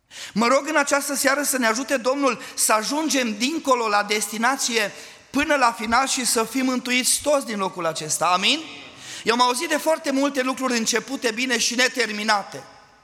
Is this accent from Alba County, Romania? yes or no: no; Sălsig, Maramureș County, Romania; venim din Sălsig, o localitate lângă Baia Mare, undeva la 35 de kilometri